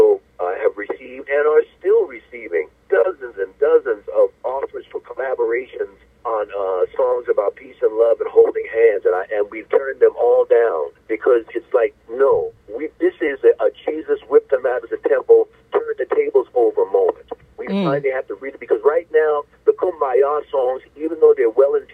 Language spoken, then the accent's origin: English; Yonkers, New York, United States; But growing up in Yonkers, New York, at Messiah Baptist, every Sunday, there was contemporary gospel that was traditional.